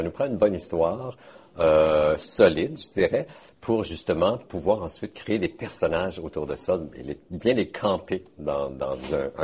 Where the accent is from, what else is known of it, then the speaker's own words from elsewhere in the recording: Moose Creek, Ontario, Canada; also born or lived in Saskatchewan; de nombreuses années, principalement en Saskatchewan. Et depuis 2000, j'ai décidé de revenir dans mon village natal de Moose Creek